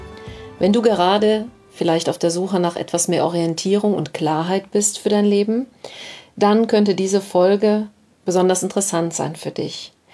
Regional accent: Rhineland, Germany; ich komme ja hier aus dem Rheinland

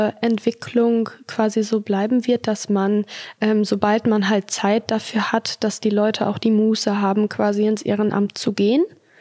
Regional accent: Haselünne, Lower Saxony, Germany; born there; also born or lived in Dortmund; bin 26 Jahre alt und Regionalmanagerin beim Zweckverband Erholungsgebiet Hasetal. Ich bin hier in Haselünne geboren, war dann für meine Ausbildung in Dortmund und bin jetzt wieder zurückgekommen. Und ich möchte auch hier bleiben.

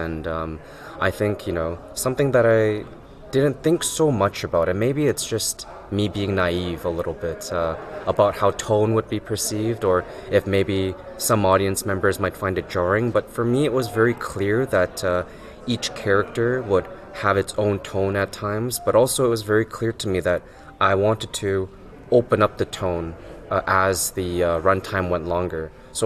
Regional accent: Canada; growing up in Canada, I found that with the rise of YouTube

